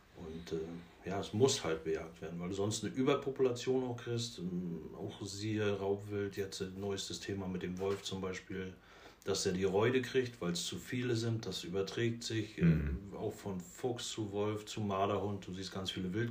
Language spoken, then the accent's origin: German; Altentreptow, Mecklenburg-Vorpommern, Germany; also born or lived in Demmin / Neustrelitz; bin 80er Baujahr, Neustrelitzer Bub. Seit 1995, geboren bin ich in Vorpommern, in Dermin. Habe bis 1995 in und um Altentreptow gewohnt. Bin Ende 95 nach Neustrelitz gezogen.